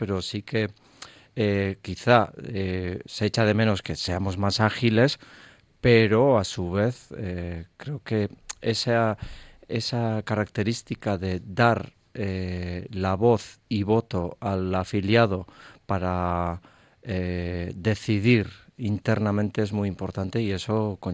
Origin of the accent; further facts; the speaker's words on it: Basque Country, Spain; el grandísimo reto que tenemos como sociedad vasca para que Euskadi, tanto en Europa como en el mundo, también sepa situarse adecuadamente